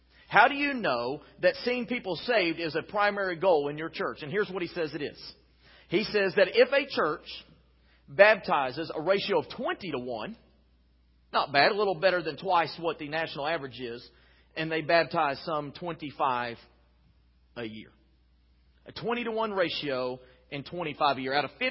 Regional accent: Dallas, Texas, United States; The church that I grew up in is in the Dallas-Fort Worth area. Actually, it's in downtown Dallas.

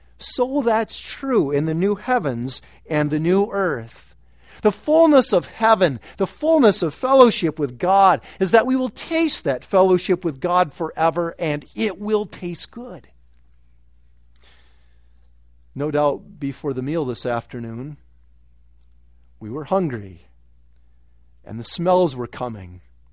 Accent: Chicago, Illinois, United States; now in Grand Rapids, United States; I love Chicago pizza. I grew up in Chicago and love that kind of pizza, and you just can't get that in Grand Rapids.

